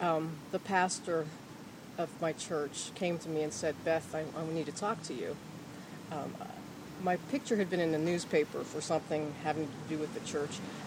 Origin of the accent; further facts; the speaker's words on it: Pennsylvania, United States; Southwestern Pennsylvania.